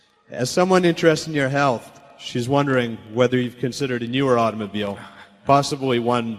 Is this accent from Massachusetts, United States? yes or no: yes; Cambridge, Massachusetts, United States; I'm from Cambridge, Massachusetts